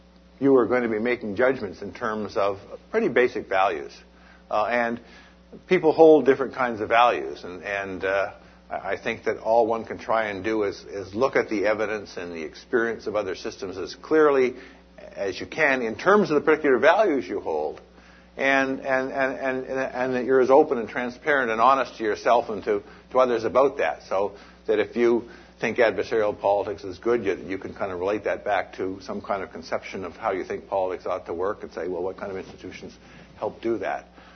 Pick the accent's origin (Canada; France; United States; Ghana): Canada; British Columbia; what kind of political community do we, as British Columbians, do we want?